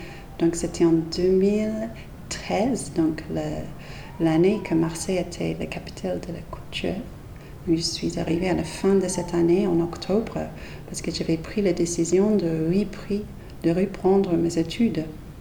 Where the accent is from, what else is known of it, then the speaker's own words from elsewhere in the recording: England, United Kingdom; moved away as an adult; also born or lived in Scotland; Parce qu'en fait, je suis partie de l'Angleterre pour aller en Écosse pour faire mes premiers diplômes. Donc à 18 ans, je suis partie de l'Angleterre. En fait, je rentre en Angleterre pour visiter ma famille.